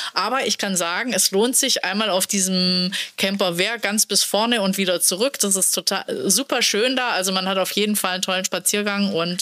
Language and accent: German; Baden-Württemberg, Germany; born there; Also ich komme ja gebürtig aus dem Schwarzwald